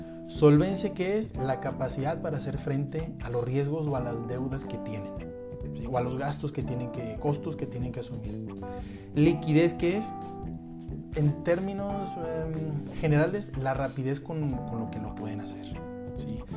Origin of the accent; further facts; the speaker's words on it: Monterrey, Nuevo León, Mexico; Yo, por ejemplo, soy de Monterrey, conozco mucha gente